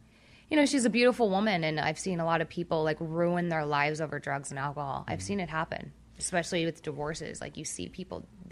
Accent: California, United States; I did. I grew up in Orange County.

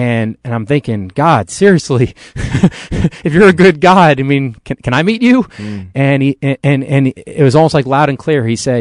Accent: New York City, New York, United States; also born or lived in Washington, D.C.; now in Charlotte, United States; Growing up in New York City, living in D.C., I need to get away from the rat race. So I moved to Charlotte sight unseen.

